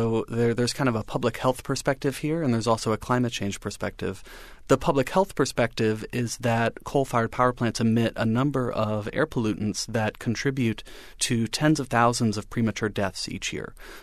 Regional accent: Durham, North Carolina, United States; So I grew up in Durham, where my parents have both been music professors at Duke for their entire careers. So I grew up in the community

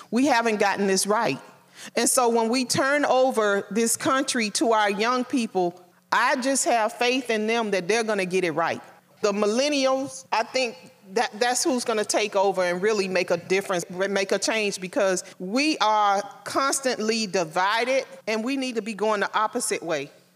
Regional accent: Miami, Florida, United States; because I'm from Miami, and somebody being shot and killed is just a everyday occurrence.

